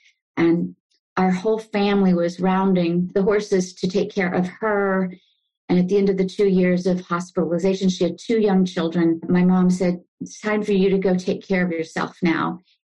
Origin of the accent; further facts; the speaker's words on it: California, United States; As I said, I was the youngest of three children. I grew up in Central California, and pretty typical childhood and public school.